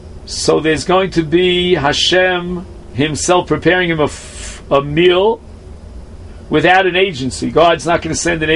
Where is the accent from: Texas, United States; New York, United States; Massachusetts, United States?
New York, United States; Brooklyn; when I was a youngster, growing up in Flatbush in Brooklyn, there was a major yeshiva there called Chaim Berlin.